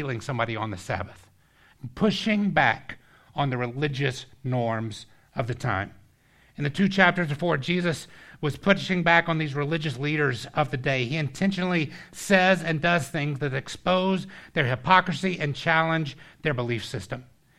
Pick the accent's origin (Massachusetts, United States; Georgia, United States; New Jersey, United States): Georgia, United States; Atlanta; now in New York, United States; told him I was originally from Atlanta, living in New York now.